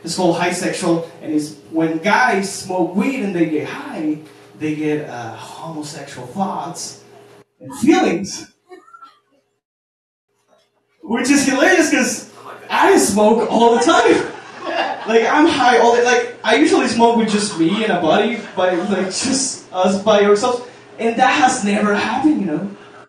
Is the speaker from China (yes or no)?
yes; China; now in United States; We came from China, right?